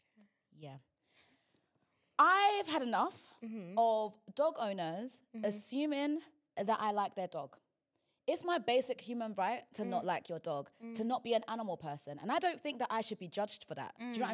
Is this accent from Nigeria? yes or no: yes; Nigeria; as a Nigerian woman, I need to be able to get things out of my system